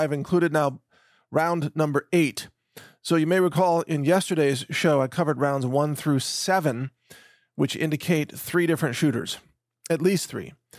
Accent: Texas, United States; I do want to mention, because I'm a Texan

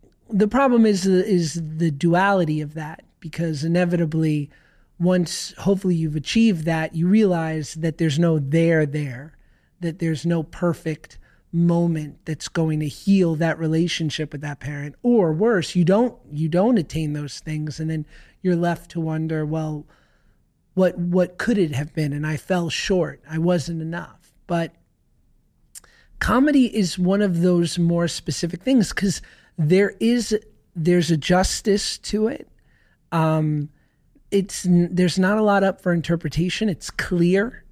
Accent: New York, United States; I grew up in New York. I'm not a Nepo baby. I have no connection to show business other than a very shticky mother.

